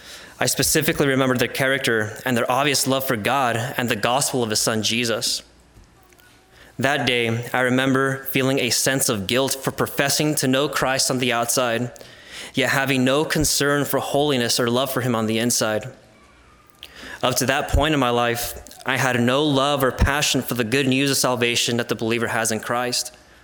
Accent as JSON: {"language": "English", "town": "Soledad", "region": "California", "country": "United States", "tie": "born or raised there", "also_born_or_lived": "Salinas", "first_language": "Spanish", "second_language": "English", "said": "Throughout my infancy, I lived with my mother and her parents in Soledad, California, about 25 miles south of Salinas."}